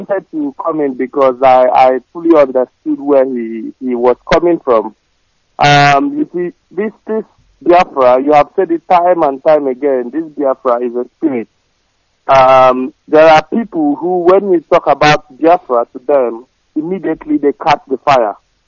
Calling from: Exeter, South West England, United Kingdom; I'm calling from Exeter.

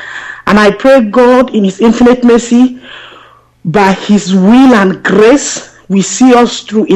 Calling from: London, United Kingdom; I'm calling from London here.

